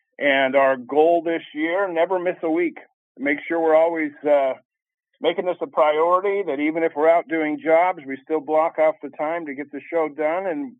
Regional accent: Utah, United States; now in Washington, United States; and I was raised in Utah as a conservative Republican, and I don't talk politics on this show very much, because I've been in D.C. for 36 years

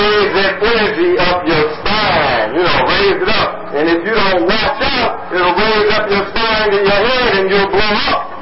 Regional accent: Oakland, California, United States; We're from Oakland, Oakland, California. Oakland, we had big, huge, gigantic natural. Hair for days.

